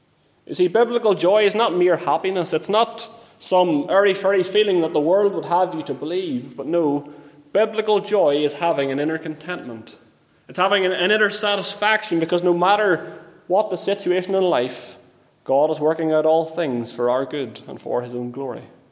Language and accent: English; Northern Ireland, United Kingdom; I grew up in County Armagh, and County Armagh is famous for its apple orchards